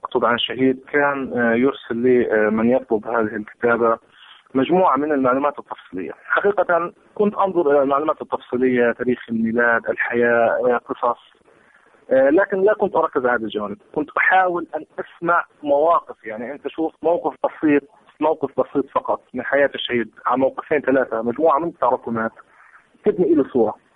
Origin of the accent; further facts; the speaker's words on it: Palestine; الكل بيتعاطى معنا إحنا كفلسطينيين أو كعرب حقيقة كأننا يعني رعاع